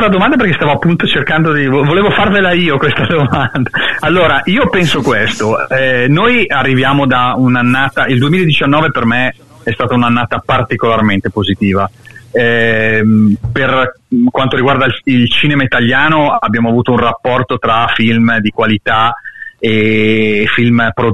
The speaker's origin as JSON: {"language": "Italian", "region": "Lombardy", "country": "Italy", "said": "Beh, ma io sono lombardo, quindi ti puoi immaginare, dal panettone in giù è tutta roba nostra"}